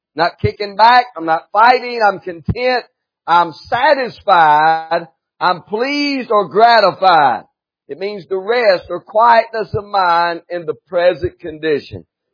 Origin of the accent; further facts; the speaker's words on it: North Carolina, United States; You may need to know about the Lord, but we are from North Carolina.